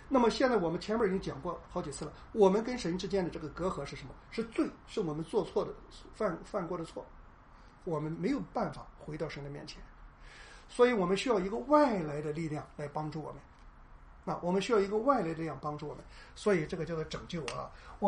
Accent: China; 因为我是中国人，所以我讨厌美国，绝对没有这个意思

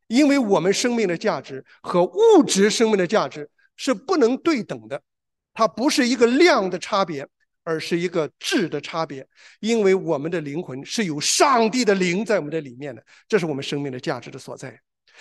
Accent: Shandong, China; 我是山东人呐，住在沂蒙山边上一段时间。

